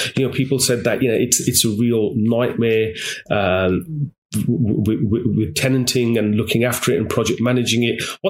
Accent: Birmingham, West Midlands, United Kingdom; now in Solihull, United Kingdom; So I'm from Birmingham. I live in Solihull now, but okay. I was born in Birmingham, and I knew the area.

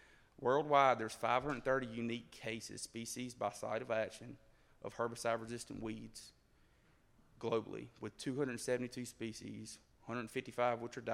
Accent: Louisiana, United States; I mentioned I was from Concordia Parish.

